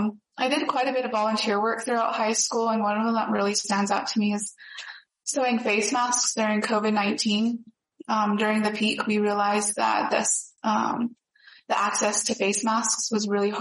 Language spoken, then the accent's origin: English; Ronan, Montana, United States; now in Berkeley, United States; I currently live in Berkeley, California, but I'm from Ronan, Montana.